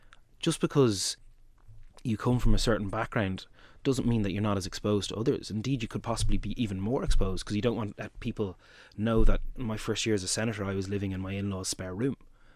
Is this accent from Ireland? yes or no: yes; Ballantyre, Ireland; But where I grew up doesn't define my politics. I didn't join Fine Gael because I'm from Ballantyre.